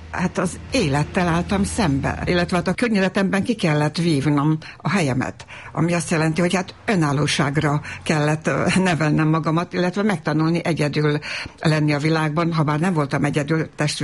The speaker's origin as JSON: {"language": "Hungarian", "town": "Novi Sad", "region": "Vojvodina", "country": "Serbia", "tie": "born or raised there", "said": "Újvidéken, a városban nőttem fel, szerb környezetben, tehát az utcán szinte ugyanabban az időben tanultam meg magyarul is, meg szerbül is, tehát ez a két nyelvűség az olyan természetes volt"}